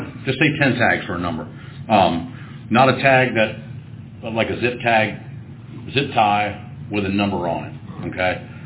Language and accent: English; Maryland, United States; I'm from the Eastern Shore.